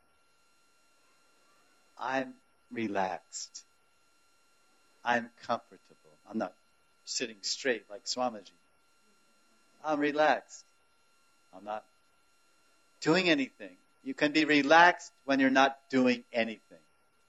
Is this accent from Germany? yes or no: yes; Germany; moved away; I came from Germany. I'm an atheist.